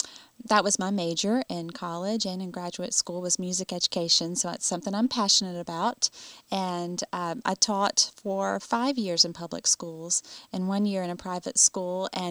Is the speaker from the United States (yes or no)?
yes; Greenwood, United States; Well, I was born in Greenwood. My father was a pastor, and we moved away a few times, but we always found our way back to Greenwood.